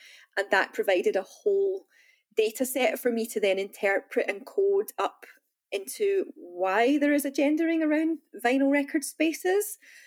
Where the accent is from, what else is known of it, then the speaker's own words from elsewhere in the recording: Glasgow, Scotland, United Kingdom; So I come from Glasgow in Scotland, and we have small but very, you know, close-knit music scenes.